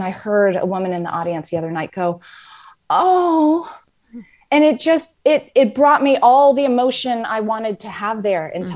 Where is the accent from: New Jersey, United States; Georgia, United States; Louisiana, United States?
Georgia, United States; Atlanta; I went to North Springs High School in Atlanta, Georgia